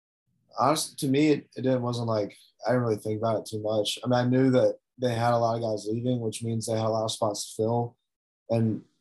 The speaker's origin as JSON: {"language": "English", "town": "Greensboro", "region": "North Carolina", "country": "United States", "said": "So I'm from Greensboro. So I played against him a couple times."}